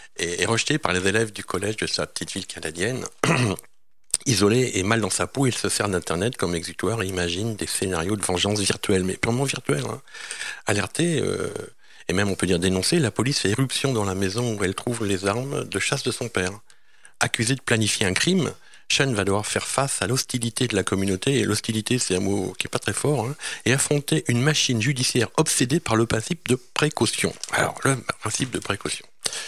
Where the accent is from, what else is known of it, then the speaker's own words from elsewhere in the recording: France; qui est sorti chez nous en France en juin 2013.